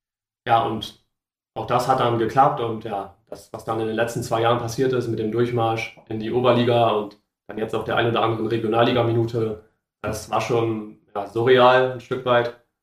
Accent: Neulangen, Germany; dann bin ich wieder zurückgegangen in meine Heimat nach Neulangen

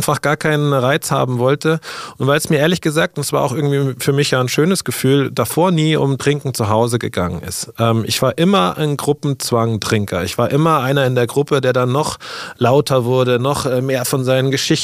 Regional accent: Munich, Bavaria, Germany; Ich bin Münchner, ich bin hier aufgewachsen.

